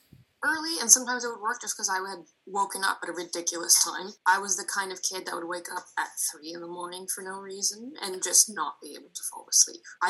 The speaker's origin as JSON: {"language": "English", "region": "Moscow", "country": "Russia", "tie": "born or raised there", "said": "Parts of Russia, and I grew up in Moscow."}